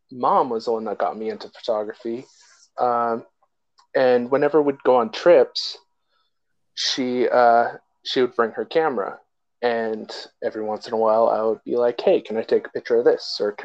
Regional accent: California, United States; So I live in California. I grew up in the Bay Area. I moved all around the Bay Area. So right now I'm in the East Bay, but I've been in the peninsula everywhere.

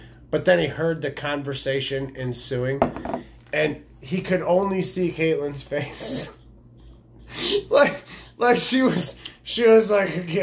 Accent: North Branch, United States; Hey, listen. I grew up in North Branch and I love this restaurant.

